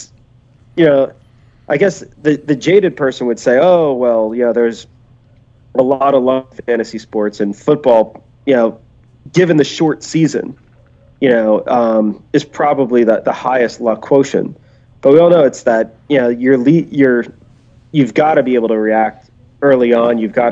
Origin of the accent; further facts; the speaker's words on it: New Jersey, United States; I grew up in New Jersey, so you know, so New Jersey is like a 2/3 Giant.